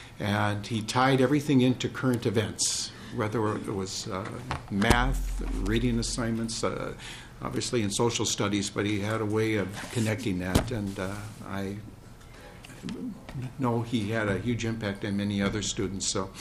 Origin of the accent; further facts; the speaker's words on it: St. Paul, Minnesota, United States; born there; now in Maplewood, United States; I was born in St. Paul, just a couple of blocks from here, and I live in Maplewood.